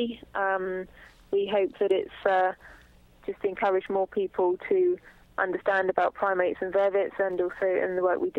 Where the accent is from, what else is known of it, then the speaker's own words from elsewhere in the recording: England, United Kingdom; now in South Africa; I'm from England, had no clue that I would end up in South Africa helping to run a monkey sanctuary.